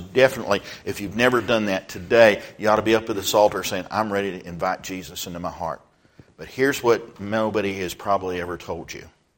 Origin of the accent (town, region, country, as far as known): Texas, United States; born or raised there